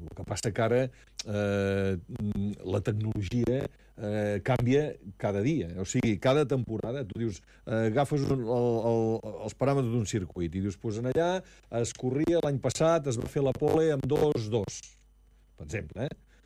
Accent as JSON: {"language": "Catalan", "town": "Vilafant", "region": "Catalonia", "country": "Spain", "said": "Hi havia l'Eduard Claveguera, que és del meu poble, de Vilafant"}